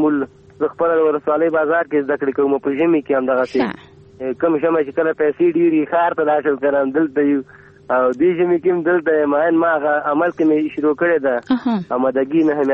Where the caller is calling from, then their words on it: Qarabagh, Kabul, Afghanistan; قرباغ نه اړیکه نیولې، کابل د قرباغ.